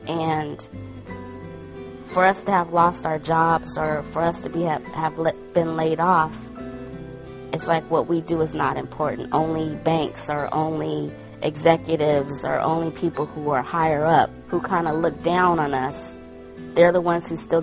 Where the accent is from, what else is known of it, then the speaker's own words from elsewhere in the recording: California, United States; I'm from Southern California.